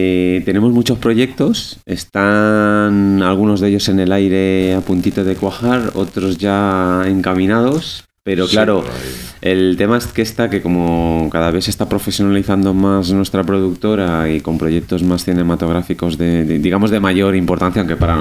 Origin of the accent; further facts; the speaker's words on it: El Campello, Valencian Community, Spain; me encantaría que fuera en mi tierra, aquí en Campello, o como mínimo aquí en la provincia de Alicante